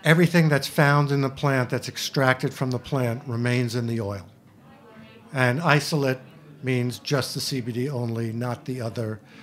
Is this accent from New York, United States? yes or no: yes; Queens, New York, United States; And I'm from Queens, by the way.